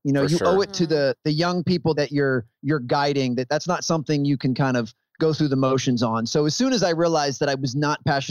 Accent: Maryland, United States; it was about 4.5, 5 hour drive from where I grew up here in Maryland

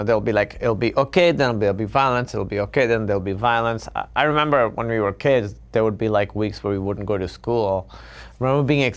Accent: Karachi, Sindh, Pakistan; But I don't want to give the sense that growing up in Karachi was like this really scary thing

